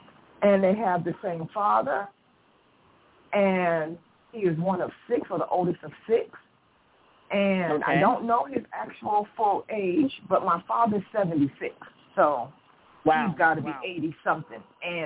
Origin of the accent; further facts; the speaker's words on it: Boston, Massachusetts, United States; And I just recently came back from Boston, which is my hometown, to say goodbye to a chapter in our lives as my family starts moving here.